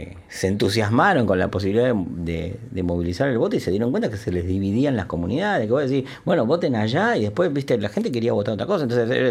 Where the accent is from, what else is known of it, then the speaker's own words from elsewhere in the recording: Argentina; Yo vengo de Argentina, no sé exactamente cómo es en Uruguay